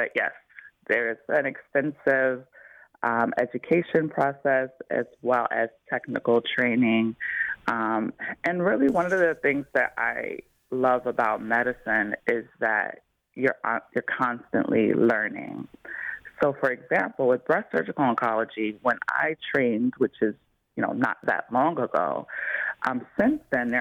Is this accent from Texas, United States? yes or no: no; Plainfield, New Jersey, United States; I grew up in Plainfield, so I'm very familiar with JFK.